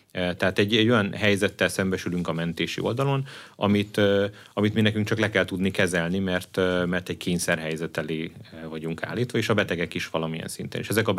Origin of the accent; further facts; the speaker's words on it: Debrecen, Hajdú-Bihar, Hungary; Én azt gondolom, hogy ha egy mondhatom azt, hogy vidékiként, debreceniként, akár Hajdú-Bihar vagy másik vármegyéket ismerve